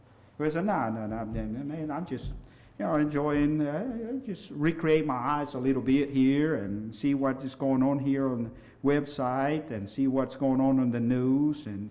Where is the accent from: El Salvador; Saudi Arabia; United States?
El Salvador; English is a second language; Growing up, I had the opportunity, of course, growing up in El Salvador.